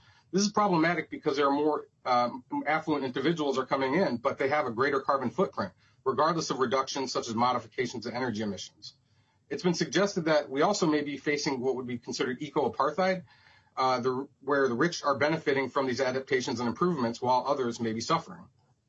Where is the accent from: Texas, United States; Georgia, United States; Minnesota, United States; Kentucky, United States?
Minnesota, United States; Minneapolis; I'm African American. I grew up in North Minneapolis, and I'm currently a resident of Northeast Minneapolis near the Lowry Bridge.